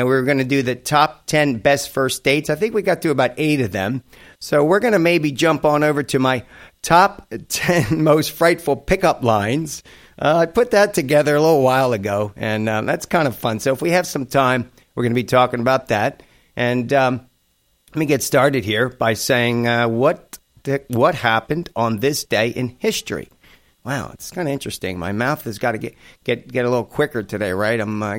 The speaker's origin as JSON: {"language": "English", "region": "New Jersey", "country": "United States", "tie": "born or raised there", "said": "Hurricane Sandy hit New Jersey, my home state, resulting in 110 deaths and $50 billion in damages."}